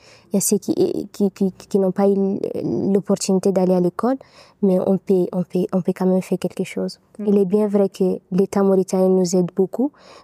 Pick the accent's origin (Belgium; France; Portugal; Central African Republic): Central African Republic; retourner dans mon pays d'origine, la Centrafrique